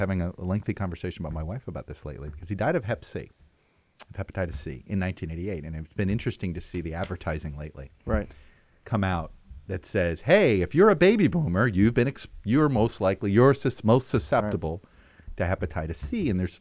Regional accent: Miami, Florida, United States; I am from Miami.

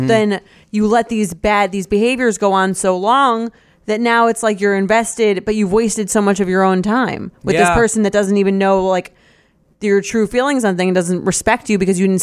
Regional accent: California, United States; I'm from California.

